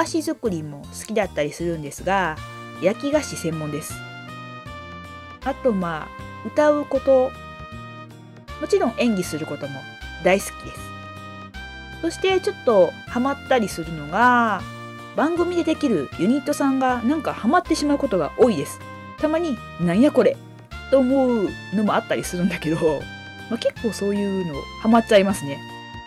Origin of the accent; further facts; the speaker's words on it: Kobe, Hyogo, Japan; also born or lived in Osaka / Kurashiki; 大阪で生まれまして、1年後に兵庫県に来まして、3つか4つぐらいかな、岡山県の倉敷市の方に、父親の仕事の関係で移りました。それで、中1の、2学期まで倉敷にいまして、で、その後また神戸に戻ってきました。で、それからまあ結婚するまで、ずっと兵庫県神戸市育ちでした。そして結婚してこちらの方に、埼玉県さいたま市の方